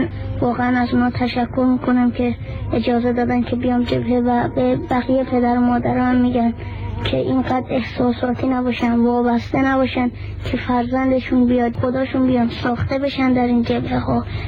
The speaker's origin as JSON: {"language": "Persian", "region": "Isfahan", "country": "Iran", "said": "از اصفهان هستم که 14 سالمه."}